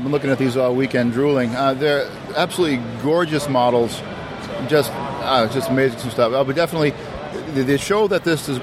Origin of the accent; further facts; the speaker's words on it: Massachusetts, United States; I'm from the Cape.